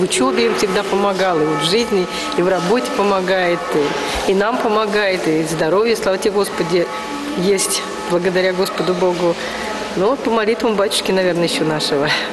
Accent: Moscow, Russia; Мы вообще из Москвы

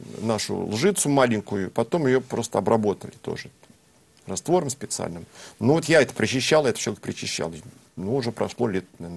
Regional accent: Moscow, Russia; Я москвич.

